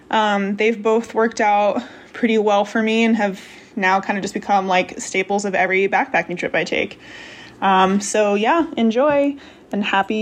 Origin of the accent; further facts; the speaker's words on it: East Coast, United States; I'm from the East Coast and always hikes in a tank top, including on the AT long trail. But out west, the sun is just like a different ball game.